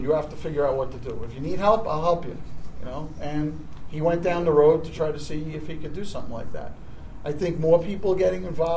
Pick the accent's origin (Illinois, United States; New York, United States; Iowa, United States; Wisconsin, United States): New York, United States; accent: Brooklyn; I just, my voice, my Brooklyn accent, the whole thing.